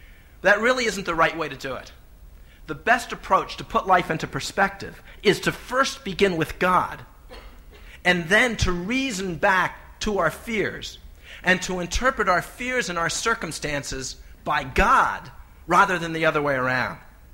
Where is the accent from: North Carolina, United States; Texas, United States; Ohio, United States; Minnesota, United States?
Minnesota, United States; when they hear that I'm from Minnesota